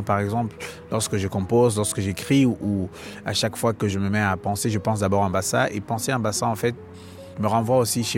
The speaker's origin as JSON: {"language": "French", "town": "Yaoundé", "region": "Centre", "country": "Cameroon", "tie": "born there", "said": "Je suis né à Yaoundé, au Cameroun, dans une famille de 16 enfants."}